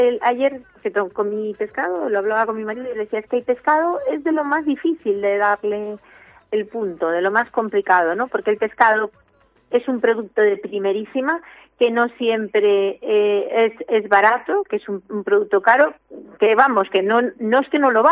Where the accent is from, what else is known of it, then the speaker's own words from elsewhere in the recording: Galicia, Spain; como buenas gallegas que somos